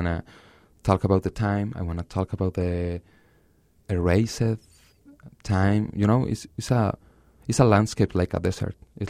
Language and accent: English; Chihuahua, Mexico; English is a second language; now in Mexico City, Mexico; I'm from Chihuahua, and in fact, in this moment, I live in Mexico City